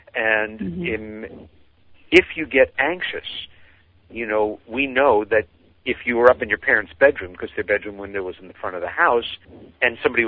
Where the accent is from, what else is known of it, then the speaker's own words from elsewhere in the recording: Long Island, New York, United States; We saw five silvery white disc-shaped objects over the house that we grew up in on Long Island, New York, and there was nothing ambiguous about it.